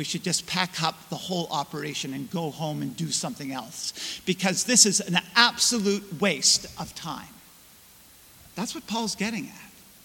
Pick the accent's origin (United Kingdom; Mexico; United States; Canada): Canada; Quebec; I grew up in Quebec, and as a child, we had a cottage in what are called the Eastern Townships of Quebec.